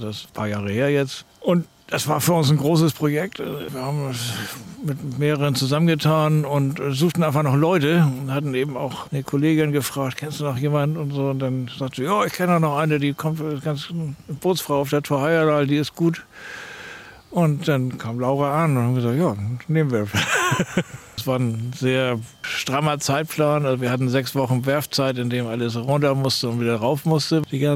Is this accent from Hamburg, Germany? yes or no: yes; Hamburg, Germany; ich bin in Övelgönne am Strand groß geworden und da ist man mit Schifffahrt einfach verbunden.